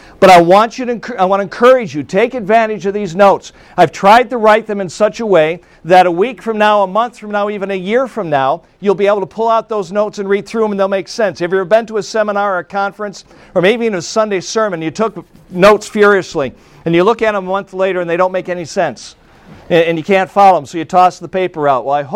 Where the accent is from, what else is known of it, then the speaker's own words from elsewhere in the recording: South Bend, Indiana, United States; I hail from South Bend, Indiana, and it's a pleasure to be here with you guys today.